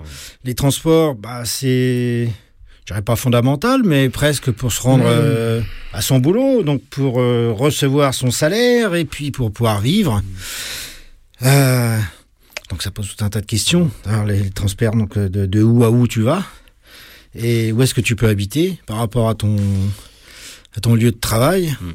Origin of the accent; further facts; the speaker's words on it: France; je suis pas originaire de Paris au départ, mais d'un Patelin, qui est à peu près à 80 km de Paris